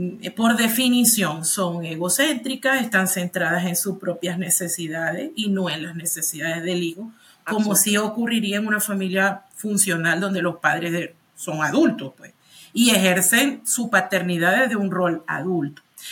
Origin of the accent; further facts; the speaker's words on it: Venezuela; No sé, yo soy venezolana